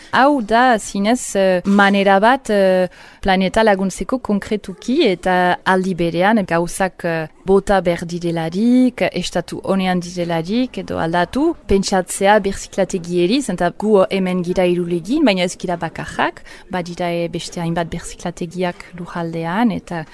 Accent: England, United Kingdom; born there; Basque is a second language; Sortez ingelesa naiz, beraz amak urtetan burasuekin eta izpekin jingira eletara bizitzera eta ana honditu niz, eta han frantsesa ikasi dut lehenik.

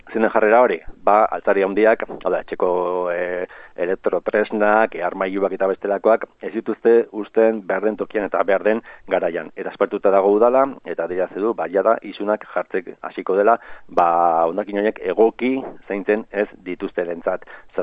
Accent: Pasaia, Basque Country, Spain; ni pasaitarra naiz

